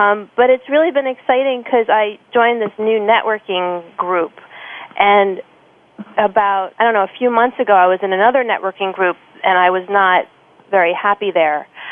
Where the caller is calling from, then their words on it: Clifton, New Jersey, United States; Hey, I'm calling in from Clifton, New Jersey today.